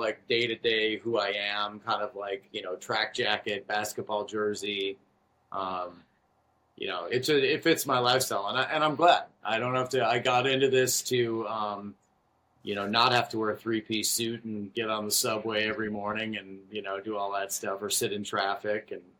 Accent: Chicago, Illinois, United States; I grew up in Chicago, so I'm a Chicago fan of Bulls, Cubs, and Bears.

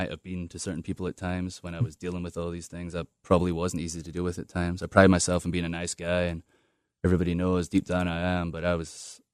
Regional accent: United States; I grew up in America and, you know, saw them almost like parent figures

